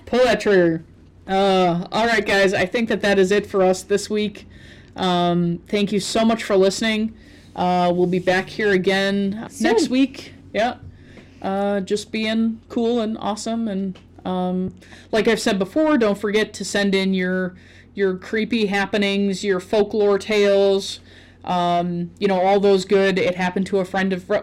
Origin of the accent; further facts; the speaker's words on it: Canada; And I'm from Canada, so like I don't know a lot about Wisconsin.